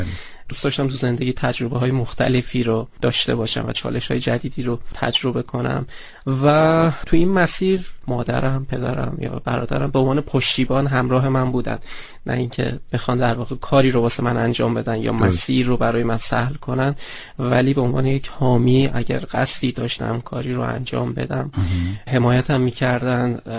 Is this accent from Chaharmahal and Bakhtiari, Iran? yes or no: no; Urmia, West Azerbaijan, Iran; first language Azerbaijani; متولد سال 1374، آذری زبان، متولد شهر ارومیه هستم.